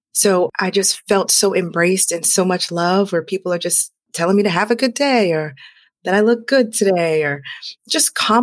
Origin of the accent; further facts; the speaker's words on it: Houston, Texas, United States; moved away as an adult; now in New York City, United States; No, I'm originally from Houston, Texas.